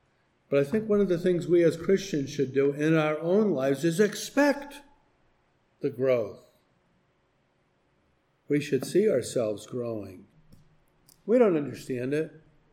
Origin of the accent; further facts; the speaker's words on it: New England, United States; Everybody all around me was crying, and I'm from New England. I was just sitting there.